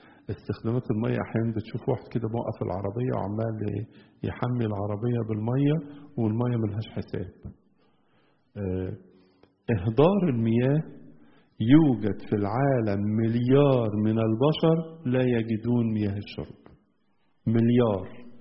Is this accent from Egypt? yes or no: yes; Egypt